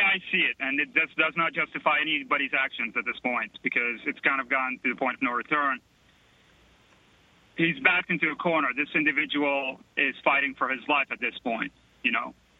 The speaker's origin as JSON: {"language": "English", "town": "Aleppo", "region": "Aleppo Governorate", "country": "Syria", "said": "I myself, I'm from Aleppo, and I used to visit until the uprising started."}